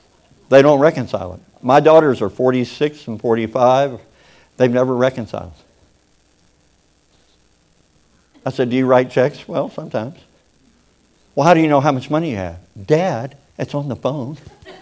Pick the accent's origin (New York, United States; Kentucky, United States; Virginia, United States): Kentucky, United States; now in Oklahoma, United States; Well, I grew up in Kentucky, and I've been living in Oklahoma the rest of my life, which is a long time